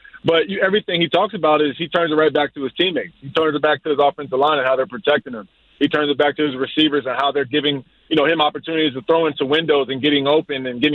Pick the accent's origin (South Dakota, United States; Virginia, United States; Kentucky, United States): Virginia, United States; This kid, Antoine Powell Rowland, he's actually from my hometown back in Virginia.